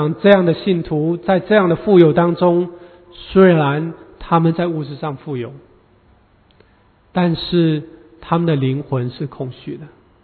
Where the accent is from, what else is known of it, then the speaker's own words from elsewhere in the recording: China; 就是我们中国人经常说的有钱能使鬼推磨